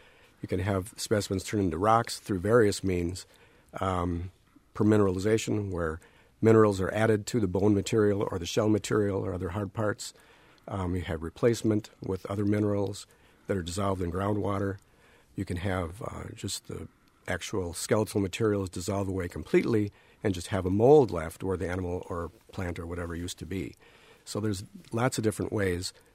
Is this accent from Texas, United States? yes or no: no; Milwaukee, Wisconsin, United States; Well, we're both from Milwaukee originally, and that's our neighborhood in which we could find fossils.